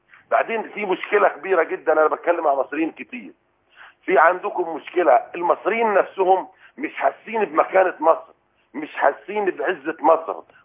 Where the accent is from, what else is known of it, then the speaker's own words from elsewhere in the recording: Gaza Strip, Palestine; احنا يعني كفلسطينيين وخاصه من غزه متابعين الانتخابات في مصر